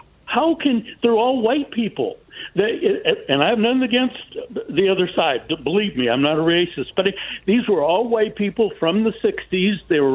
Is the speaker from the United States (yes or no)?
no; Canada; moved away; I'm a Canadian, but lived here for 40 years